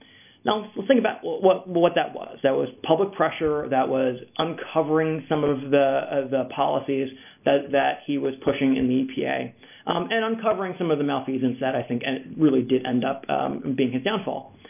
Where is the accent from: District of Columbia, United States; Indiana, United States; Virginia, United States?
Virginia, United States; And my home state, I worked my race election morning, and people are fired up in Virginia.